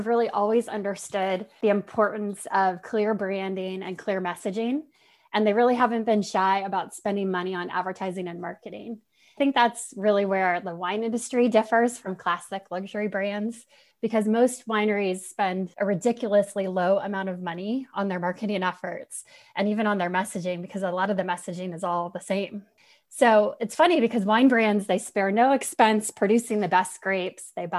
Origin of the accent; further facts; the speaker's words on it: Napa, California, United States; I grew up in Napa, and I'm actually a fourth generation Napan.